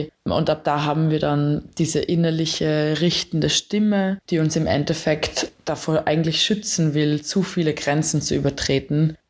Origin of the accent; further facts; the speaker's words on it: Graz, Styria, Austria; also born or lived in Rome, Italy; Ich komme ursprünglich aus Graz und habe da auch meinen Bachelor in Psychologie gemacht. Die letzten beiden Jahre habe ich in Rom in Italien meinen Master in Psychologie mit einer Spezialisierung auf Sexologie gemacht.